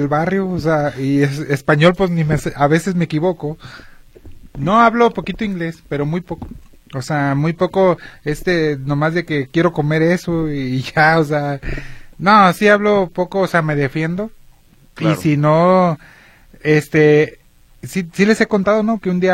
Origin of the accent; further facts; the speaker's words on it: Mexico; yo soy mexicano.